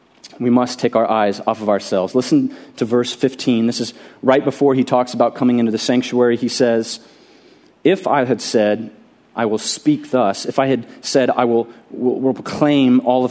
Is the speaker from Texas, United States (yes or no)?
yes; Austin, Texas, United States; I grew up here in Austin and just minutes away from Lake Travis